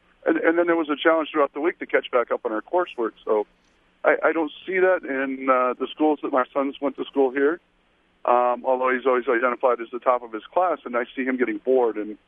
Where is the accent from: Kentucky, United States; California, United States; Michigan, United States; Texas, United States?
Michigan, United States; I grew up in Michigan where I participated in what was called PAGE, a program for academically gifted education.